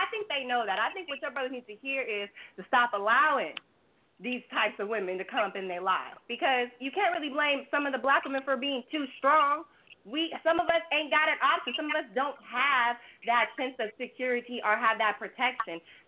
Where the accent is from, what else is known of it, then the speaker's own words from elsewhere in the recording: California, United States; Because I'm from the West Coast. I'm from Cali. How people in Cali handle things is different from how people on the East Coast do.